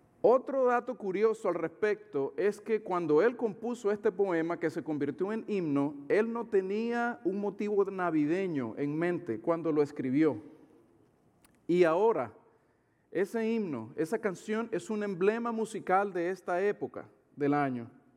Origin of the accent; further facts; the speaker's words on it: Maracaibo, Zulia, Venezuela; Anteriormente yo les he contado que vengo de Maracaibo, Venezuela. Y nosotros en Maracaibo también tenemos nuestro propio estilo de música.